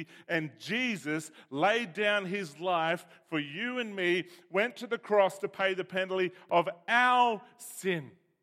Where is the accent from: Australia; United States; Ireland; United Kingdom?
Australia; Innes Park, Queensland; I'm from Innes Park, so I can say that.